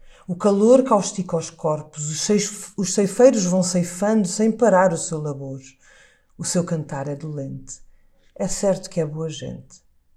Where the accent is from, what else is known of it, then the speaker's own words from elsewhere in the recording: Azores, Portugal; Sim, os Açores são o meu chão, mas eu no Alentejo sinto-me mesmo muito bem, muito em casa.